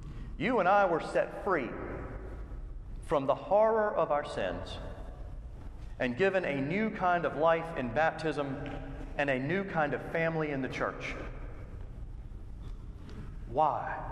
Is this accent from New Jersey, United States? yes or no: no; Virginia, United States; I'm from Virginia. That is, in fact, in the South.